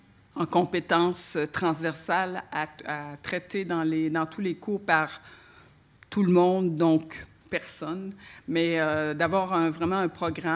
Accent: Quebec, Canada; lors du colloque ici chez nous au Québec

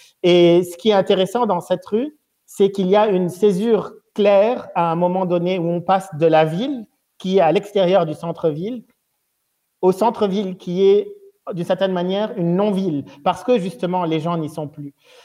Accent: Lebanon; moved away; je suis parti du Liban à la fin des années 90 et je suis revenu en 2018, donc après 20 ans d'expatriation.

